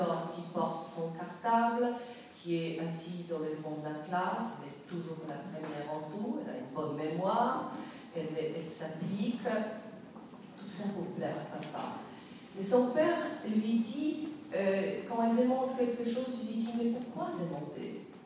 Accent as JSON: {"language": "French", "country": "Poland", "tie": "born there", "second_language": "French", "said": "Je suis née en Pologne, donc la langue française, c'est la langue que j'ai apprise."}